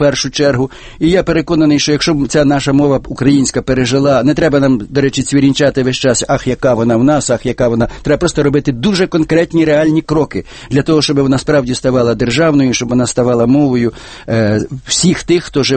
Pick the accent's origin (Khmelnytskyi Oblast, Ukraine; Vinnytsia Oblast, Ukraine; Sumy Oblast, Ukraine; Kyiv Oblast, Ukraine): Vinnytsia Oblast, Ukraine; Teklivka; Моє рідне село, я вам скажу, Теклівка на Вінниччині, залишилося 47 людей.